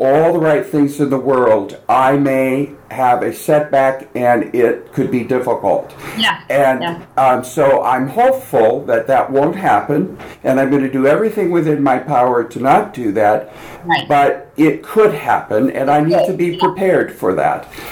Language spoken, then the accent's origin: English; Nebraska, United States; And now I'm from Nebraska, we have good food, nice people, no God-made lakes, no mountains, no ocean.